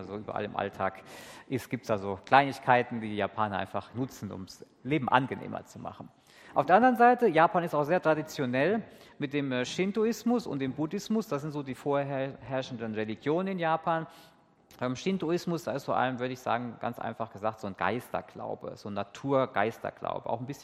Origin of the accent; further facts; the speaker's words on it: Hesse, Germany; accent: Haiger-Dillenburg-Herborn; Ich komme aus dem Hessenland und manchmal hört man eins an meinem Rrrr aus der Haiger-Dillenburg-Herborner Gegend. Aber normalerweise bin ich jetzt auch meistens in Japan unterwegs als Missionar der Allianzmission.